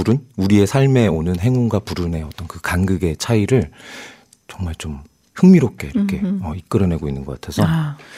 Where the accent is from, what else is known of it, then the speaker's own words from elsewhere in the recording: Gangwon, South Korea; 제가 그 고향이 강원도고 지금 사는 곳이 또 고향시다 보니까 이렇게 지평선을 볼 일이 없잖아요.